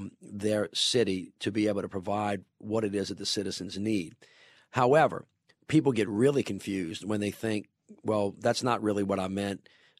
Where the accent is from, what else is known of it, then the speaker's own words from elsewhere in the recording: Deep South, United States; my entire life was lived through the prism of, you know, growing up in the Deep South during those very, very difficult times.